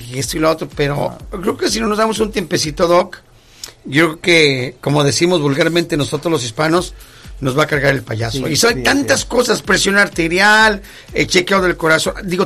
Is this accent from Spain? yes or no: no; Mexico; tradicionalmente nosotros como mexicanos, como hispanos, vamos y nos comemos unas carnitas de puerco.